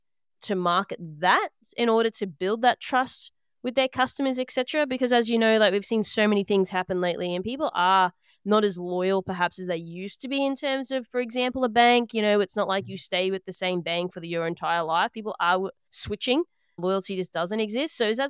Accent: Australia; I'm an Australian, as you probably tell

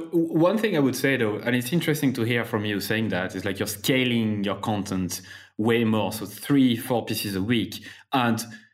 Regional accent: Clermont-Ferrand, Auvergne-Rhône-Alpes, France; I'm from Clermont-Ferrand in France, Clermont.

